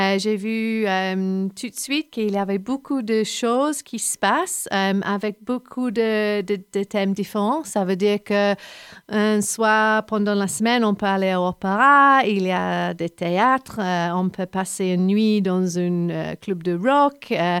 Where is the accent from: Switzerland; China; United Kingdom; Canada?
United Kingdom; England; French is a second language; now in France; moi, parce que je suis anglaise, quand je suis arrivée, je ne parlais pas du tout la langue.